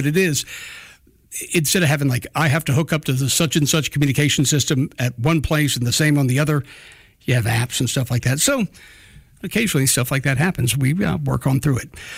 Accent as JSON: {"language": "English", "country": "United States", "said": "but I did see the strong neocon tendency just as an American."}